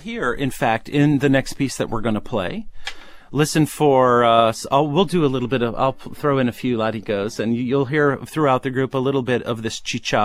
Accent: California, United States; born or raised there

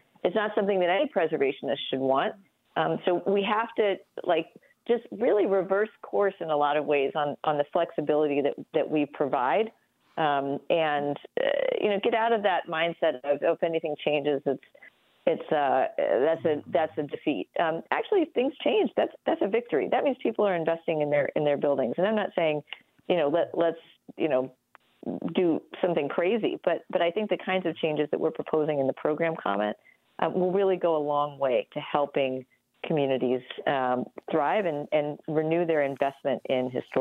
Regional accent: Houston, Texas, United States; So virtually every city in the country, other than my hometown, believe it or not, of Houston, has zoning.

